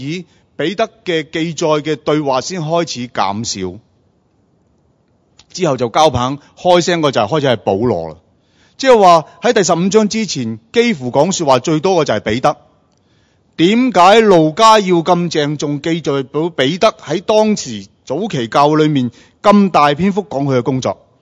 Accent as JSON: {"language": "Cantonese", "country": "Macau", "tie": "born or raised there", "also_born_or_lived": "Hong Kong", "moved": "yes", "lives_now": "Australia", "said": "我其实呢是在澳门成长，澳门出生，基本上原则即是个正式的讲呢，我是澳门人，是吗？后来先移居香港，再移居澳洲。"}